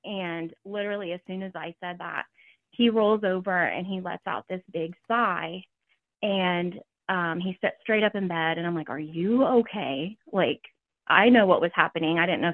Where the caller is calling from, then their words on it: Ohio, United States; I'm calling in from Ohio.